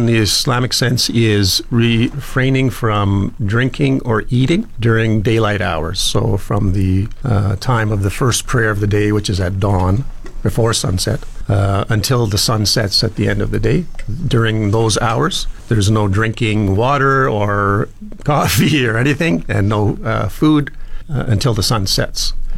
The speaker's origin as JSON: {"language": "English", "town": "Edmonton", "region": "Alberta", "country": "Canada", "tie": "born or raised there", "lives_now": "Fort McMurray, Canada", "said": "I was born and raised in Edmonton. I worked as a teacher there in a private school for a few years, and then saw some opportunities here."}